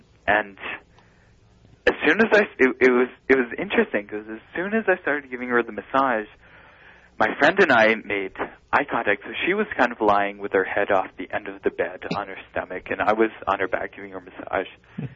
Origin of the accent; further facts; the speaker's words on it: Canada; I'm actually from the Great White North.